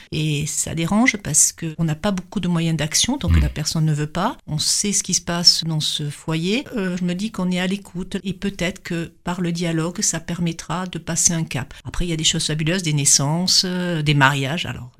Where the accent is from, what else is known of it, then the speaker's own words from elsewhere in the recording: Occitanie, France; je viens de l'Aveyron et dans mes petits villages, clairement, c'était le quotidien.